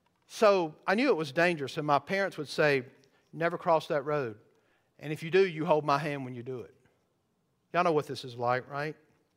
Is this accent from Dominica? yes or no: no; the South, United States; Well, I grew up in the South.